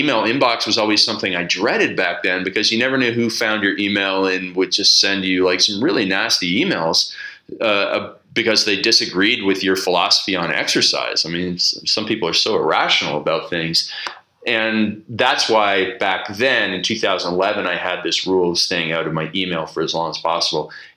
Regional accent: Canada; I'm Canadian, so I'm okay with getting the names wrong.

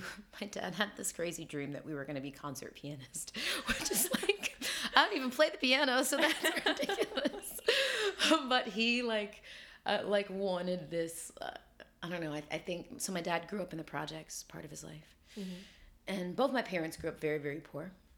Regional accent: Nashville, Tennessee, United States; And it's interesting growing up in Nashville. There was a kind of a rejection.

